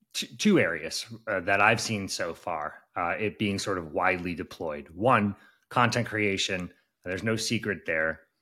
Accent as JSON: {"language": "English", "region": "New York", "country": "United States", "said": "I'm from New York. We got to know who's coming into our city."}